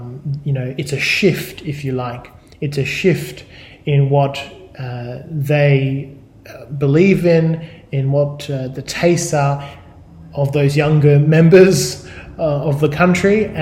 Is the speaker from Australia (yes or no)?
yes; Australia; Now, I'm from Australia